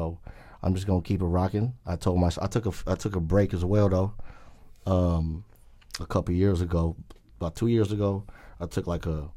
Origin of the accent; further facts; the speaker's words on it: Philippines; You know, being a Filipino artist, you know what I'm saying, with the mob shit, it's a little bit different.